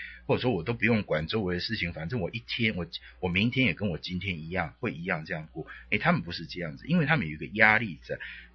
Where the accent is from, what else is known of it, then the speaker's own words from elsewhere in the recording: Taiwan; now in United States; 这个鲶鱼就是我们台湾人讲的土司啊